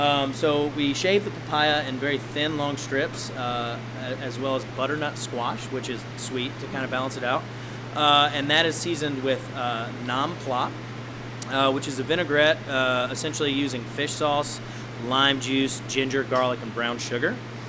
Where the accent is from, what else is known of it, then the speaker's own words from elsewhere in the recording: the South, United States; a lot of the times people know that I'm from the South and sort of associate me with peanuts.